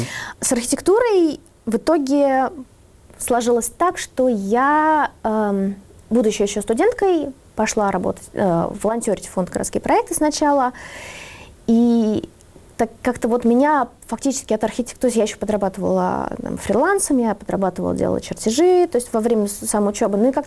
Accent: Moscow, Russia; я на самом деле чувствую себя, как что я вот москвичка, при этом я чувствую себя европейцем.

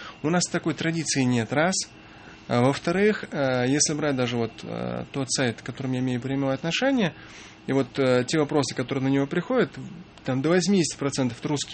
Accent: Russia; я могу это сказать как мусульманин, я лучше скажу это просто как человек верующий, но как россиянин.

